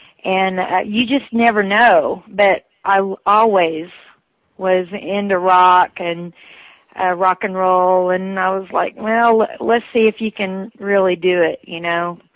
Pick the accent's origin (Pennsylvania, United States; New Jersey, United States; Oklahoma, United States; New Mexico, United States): Oklahoma, United States; also born or lived in Texas; I'm from Eastern Oklahoma, and I lived in Texas for 12 years.